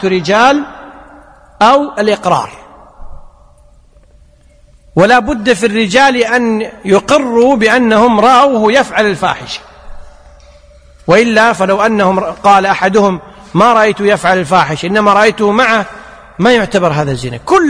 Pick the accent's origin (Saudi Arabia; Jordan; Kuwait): Kuwait; ومثل ما يقولون عندنا بالكويت: صم بكم